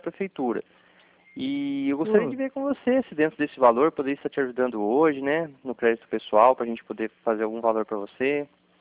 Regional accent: Cornélio Procópio, Paraná, Brazil; Eu sou aqui da cidade de Cornélio mesmo, aqui do Calçadão

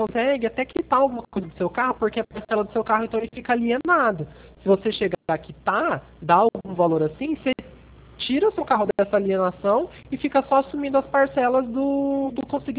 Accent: Cornélio Procópio, Paraná, Brazil; now in Andradina, Brazil; eu sou de outra cidade, eu sou de Cornélio Procópio, no norte do Paraná.

